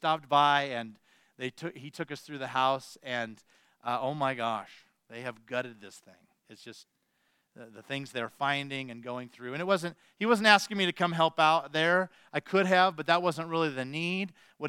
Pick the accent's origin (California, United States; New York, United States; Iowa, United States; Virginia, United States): Iowa, United States; Des Moines; My mom, I grew up in the Wesleyan Church back in Des Moines, Iowa.